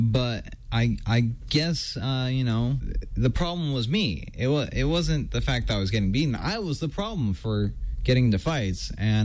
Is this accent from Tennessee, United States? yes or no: no; California, United States; born there; I was born here in California.